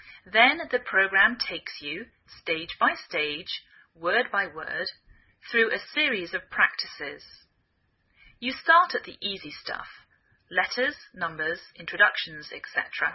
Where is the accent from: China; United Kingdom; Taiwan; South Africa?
United Kingdom; England; now in United States